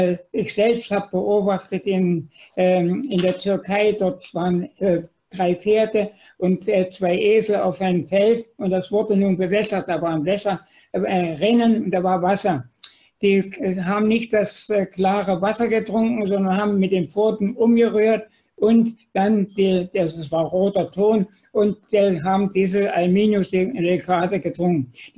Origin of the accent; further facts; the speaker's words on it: Thuringia, Germany; ich bin auf dem Dorf groß geworden in Thüringen